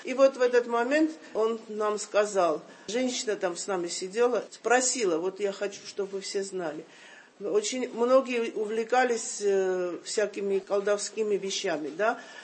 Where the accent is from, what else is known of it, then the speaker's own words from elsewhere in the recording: Georgia; И нам было это так непонятно, мы так, грузины так, такие, какие-то все растерянные были.